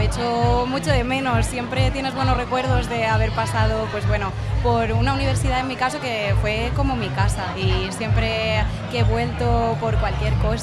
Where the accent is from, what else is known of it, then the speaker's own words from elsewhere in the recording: Alcoy, Valencian Community, Spain; yo soy de Alcoy realmente y bueno, son mis segundas fiestas aquí